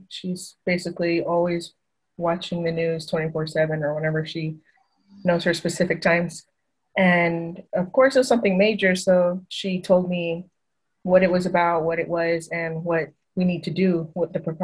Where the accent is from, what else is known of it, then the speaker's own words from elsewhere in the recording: Dilley, Texas, United States; now in Fountain, United States; I am from Dilley, Texas.